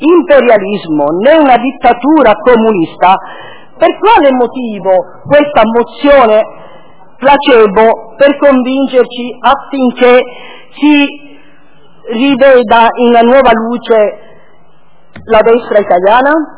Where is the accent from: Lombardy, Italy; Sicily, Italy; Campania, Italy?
Sicily, Italy; ve ne posso raccontare nel messinese, perché sono siciliano